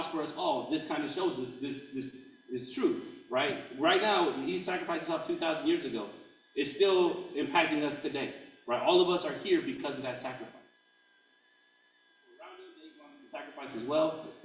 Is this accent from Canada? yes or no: no; San Jose, California, United States; And so as a young man, I grew up here in San Jose. I grew up 18 years. I served 10 years in the Army.